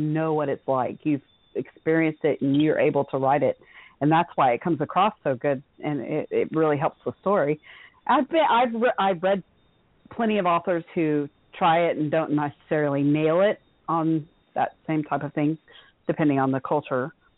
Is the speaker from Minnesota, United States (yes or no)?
no; Houston, Texas, United States; because I'm from Texas, that we all, you know, ride horses to work and school, and wear boots and spurs and chaps and cowboy hats all the time. And I'm like, no, I live in Houston.